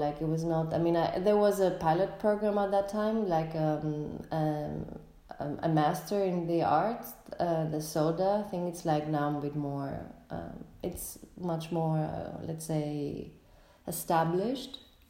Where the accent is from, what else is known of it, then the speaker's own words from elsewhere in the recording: Greece; English is a second language; Like, okay, I'm coming from Greece, I was always like trying to find, or I always had questions regarding like, what does it mean to be Greek?